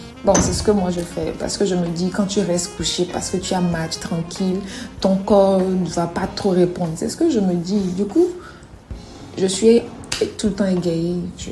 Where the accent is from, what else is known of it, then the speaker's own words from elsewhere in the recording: Togo; en tant que Togolaise